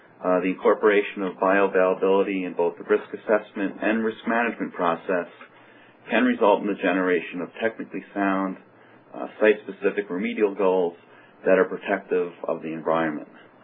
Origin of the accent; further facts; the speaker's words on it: New Jersey, United States; Again, I'm from New Jersey, so I wasn't actively involved with this case.